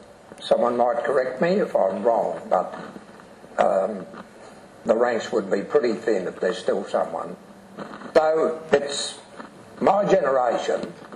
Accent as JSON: {"language": "English", "town": "Lane", "region": "Victoria", "country": "Australia", "tie": "born or raised there", "also_born_or_lived": "Minyip", "said": "I was born in Minyip in 1938, grew up in Lane, went to school there, and later farmed there."}